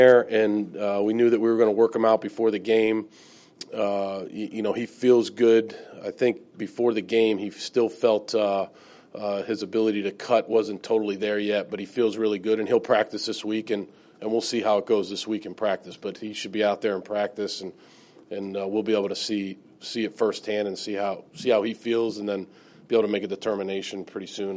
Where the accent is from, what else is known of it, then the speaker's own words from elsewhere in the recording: Boston, Massachusetts, United States; when I was growing up, I used to love. I was from Boston. I read the Globe Sports and the Herald Sports every day.